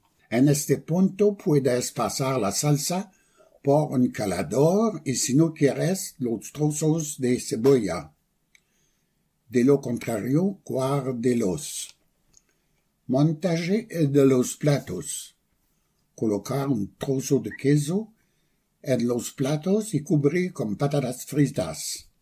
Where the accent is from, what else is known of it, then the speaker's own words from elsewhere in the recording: Quebec, Canada; Soy de Quebec, Canadá, así que me he criado comiendo poutine.